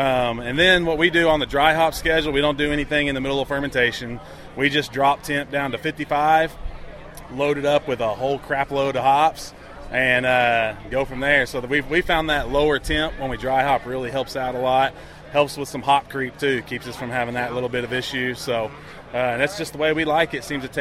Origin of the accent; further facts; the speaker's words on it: Oklahoma City, Oklahoma, United States; I'm from Oklahoma City.